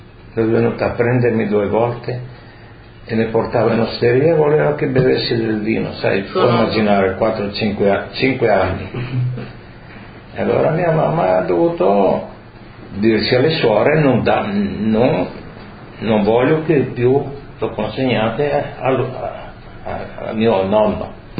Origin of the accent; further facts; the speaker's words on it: Friuli-Venezia Giulia, Italy; Io sono di Artemia, sono 23 km da provincia di Udine.